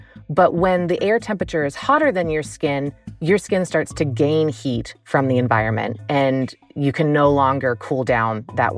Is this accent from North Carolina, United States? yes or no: yes; North Carolina, United States; I grew up in North Carolina, where it is famously hot and humid in the summers